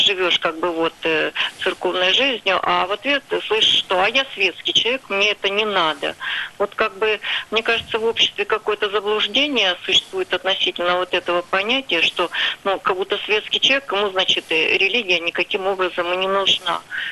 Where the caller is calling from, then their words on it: Saint Petersburg, Russia; Я звоню из Санкт-Петербурга.